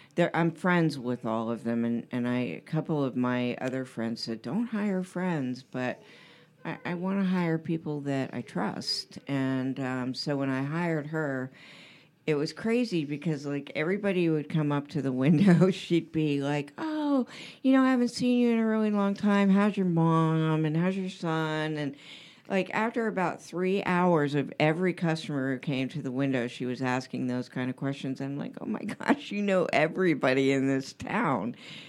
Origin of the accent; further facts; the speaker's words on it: Pittsburgh, Pennsylvania, United States; Pittsburgh, I grew up in Pittsburgh, and I worked at this place called Buyer's Mart